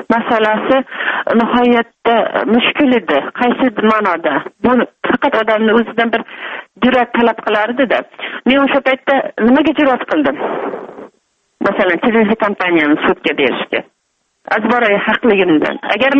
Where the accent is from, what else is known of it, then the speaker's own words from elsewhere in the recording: Samarqand Region, Uzbekistan; Men Samarqand viloyatining Oqdaryo tumanida 66 yilda tug'ilganman. Bolaligim asosan yaylovlarda mol boqish, paxta dalalarida paxta terish bilan o'tgan.